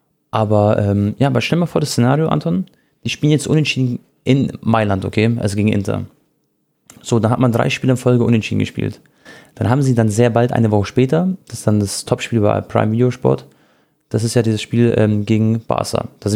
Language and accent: German; Munich, Bavaria, Germany; und das sage ich Jungs als Münchner